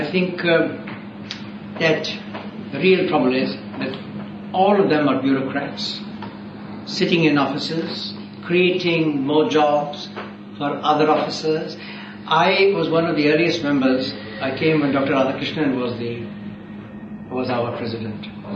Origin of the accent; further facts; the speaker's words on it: India; now in Paris, France; I'm Indian. I've been working a long time in Paris. I am a resident more or less in Paris.